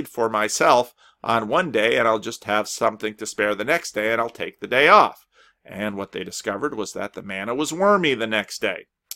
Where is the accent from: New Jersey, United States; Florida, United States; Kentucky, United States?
New Jersey, United States; Paterson; Now, as a young boy growing up in Patterson